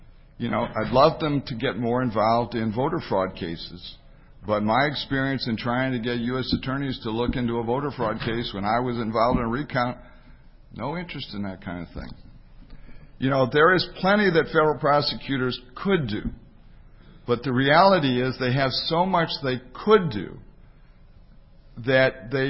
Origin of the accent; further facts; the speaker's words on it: Louisiana, United States; I'm from Louisiana, which automatically qualifies me as an expert in public corruption by manner of observing the place.